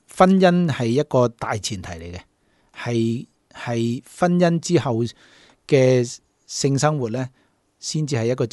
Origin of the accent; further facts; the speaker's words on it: China; 当然在我们中国人的、即思想里面，其实我们根本就 很实在地有这样东西在这里。